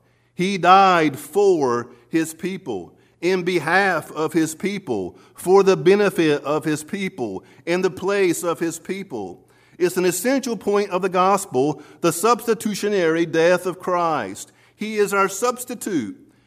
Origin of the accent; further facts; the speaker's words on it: United States; Well, you know, I'm an American. I speak English.